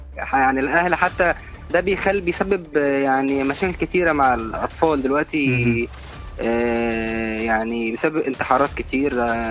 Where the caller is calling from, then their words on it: Cairo, Cairo Governorate, Egypt; السلام، مدينة السلام.